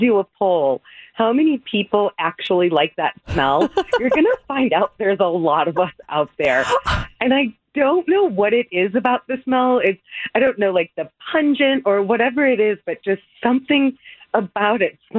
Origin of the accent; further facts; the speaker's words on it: Chicago, Illinois, United States; I grew up in Chicago, and I love the smell of skunk.